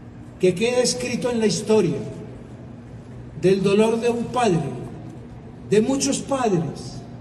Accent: Medellín, Antioquia, Colombia; born there; Nací en Medellín en 1952. Tengo 72 años.

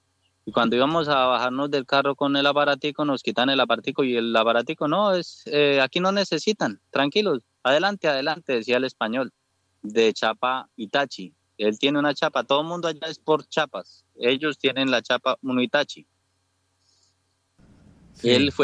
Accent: Colombia; y nosotros caemos, siendo colombianos, nos damos entre colombianos.

